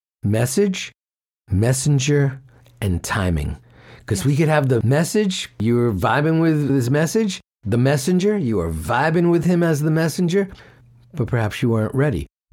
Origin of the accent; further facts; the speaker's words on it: New York, United States; And growing up in New York, of course, you're not actually supposed to answer the question.